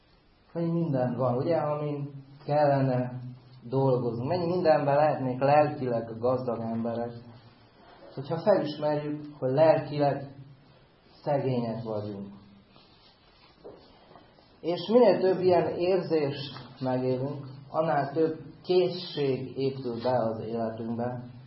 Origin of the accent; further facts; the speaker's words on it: Hungary; én nagy magyar vagyok a szívem mélyén